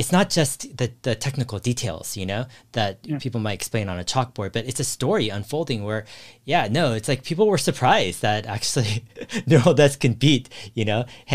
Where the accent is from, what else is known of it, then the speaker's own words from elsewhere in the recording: San Jose, California, United States; I grew up in San Jose.